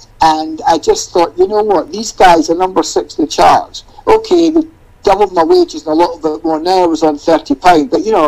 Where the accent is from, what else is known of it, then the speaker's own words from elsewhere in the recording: Scotland, United Kingdom; And of course, being Scottish, occasionally they would just send me out to the local fish and chip shop.